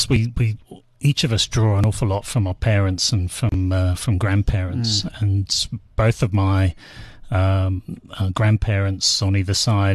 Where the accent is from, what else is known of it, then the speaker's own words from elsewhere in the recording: United Kingdom; moved away as an adult; now in South Africa; I'm a bit of an imposter in South Africa, perhaps from my accent. Your listeners will be able to tell that I'm originally from the UK. Mm. I've been in South Africa for 20 years